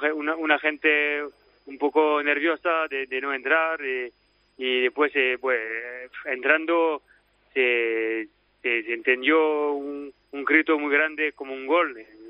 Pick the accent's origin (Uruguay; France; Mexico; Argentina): France; Montpellier, Occitania; Spanish is a second language; De Montpellier